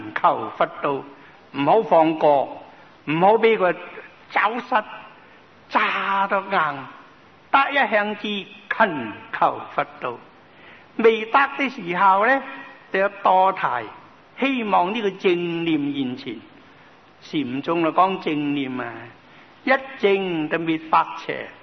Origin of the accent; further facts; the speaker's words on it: Guangdong, China; 他是湖南话，我是广东人，广东人唔懂湖南话。